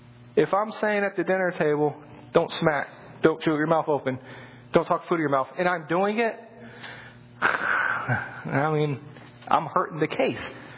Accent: Washington, D.C. area, United States; I grew up listening to rap music. I grew up outside Washington, D.C. Rap and go-go music was all I know, or all I knew.

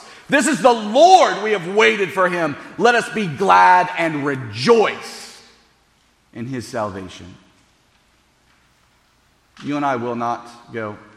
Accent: Memphis, Tennessee, United States; I'm an NFL fan because I grew up in Memphis, And when I was growing up in Memphis, first off, it was called Memphis State, not University of Memphis.

